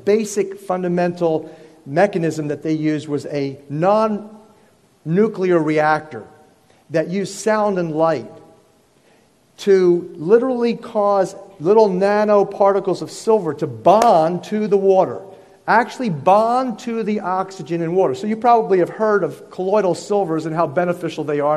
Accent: Hawaii, United States; You know, I'm from Hawaii.

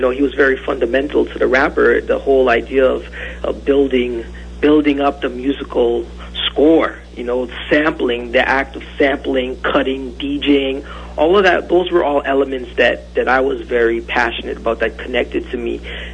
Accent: Scarborough, Ontario, Canada; a lot of it is just my background, things I've been around growing up in Scarborough.

